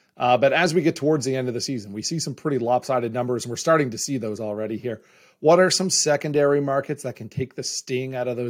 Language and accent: English; Canada; we're Canadian, so we're just force-fed hockey since we're born.